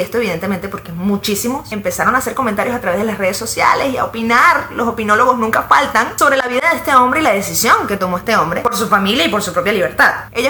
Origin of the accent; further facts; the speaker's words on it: Venezuela; lo que realmente hemos vivido muchos venezolanos es un exilio.